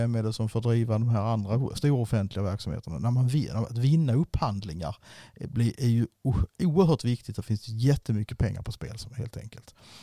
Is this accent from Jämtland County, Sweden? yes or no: no; Skåne, Sweden; now in Stockholm, Sweden; Man hade helst varit på hemmaplan hemma i Skåne, men så är det ibland.